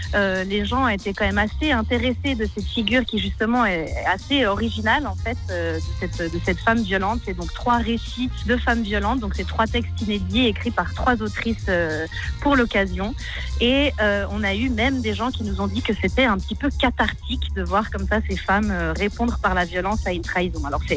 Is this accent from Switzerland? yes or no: yes; Geneva, Switzerland; moi je suis genevoise et que j'ai commencé le théâtre au Théâtre du Loup quand j'étais enfant.